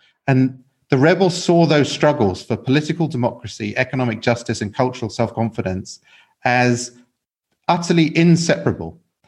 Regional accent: England, United Kingdom; Now, you can hear from my accent that I'm English.

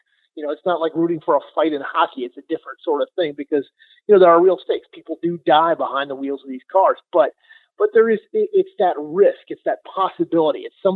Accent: Atlanta, Georgia, United States; I mean, you know, I grew up in Atlanta. So you're around that all the time.

